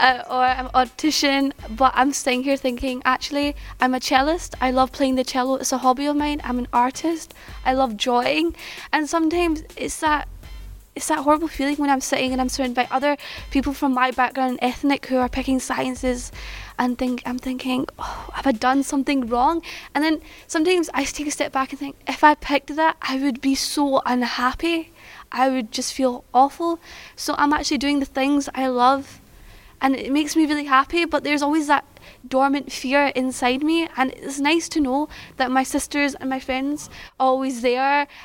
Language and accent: English; Pakistan; and I come from Pakistan, so immediately everyone just assumes that I'm going to do sciences